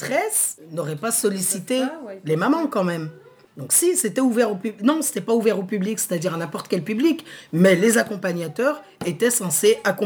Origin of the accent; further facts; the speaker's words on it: France; On est nés en France, on a grandi en France